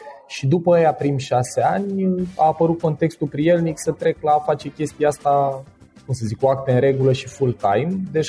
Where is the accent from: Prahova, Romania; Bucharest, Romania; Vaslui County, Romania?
Prahova, Romania; Ploiești; în Ploiești, de unde sunt eu